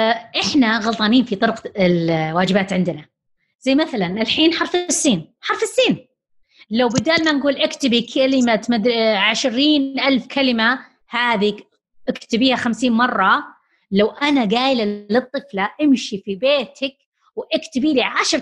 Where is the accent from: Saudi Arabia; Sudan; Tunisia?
Saudi Arabia; وأيضا لأننا الحين صار عندنا في السعودية عملة نقدية